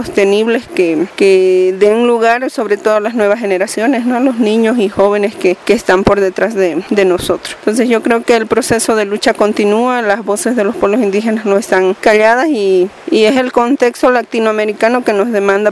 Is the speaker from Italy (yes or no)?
no; Chaco, Bolivia; vengo desde Bolivia, desde el Chaco boliviano.